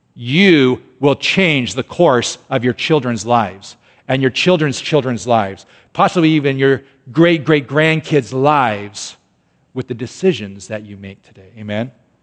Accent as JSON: {"language": "English", "country": "United States", "said": "I love being an American, right? I love driving old trucks. I love seeing the flag. I love kayaking. I love all those things that makes us American, right? I love being an American, whatever."}